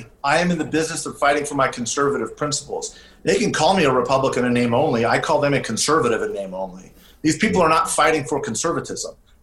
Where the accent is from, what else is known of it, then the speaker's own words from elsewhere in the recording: California, United States; I've seen this story play out before. I'm from California.